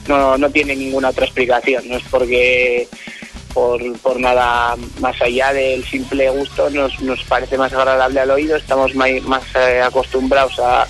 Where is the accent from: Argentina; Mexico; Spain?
Spain; Vitoria, Basque Country; Pues bueno, venimos de Vitoria, del País Vasco, Álava, y bueno, pues vamos a donde nos lleve nuestra música